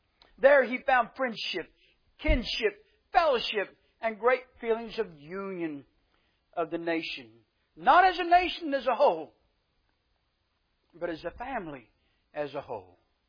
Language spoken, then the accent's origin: English; Tennessee, United States; I'm from East Tennessee. East Tennessee, they find a reason to throw up anything to have church in.